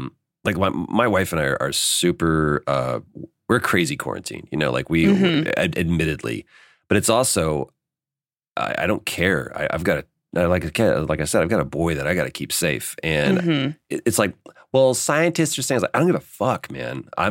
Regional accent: Dallas, Texas, United States; moved away as an adult; now in Los Angeles, United States; But we're both from Texas. We both grew up in Dallas, and we moved out to LA within weeks of each other.

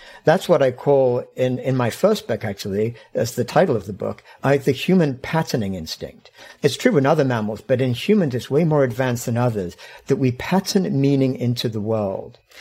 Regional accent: England, United Kingdom; I grew up in England.

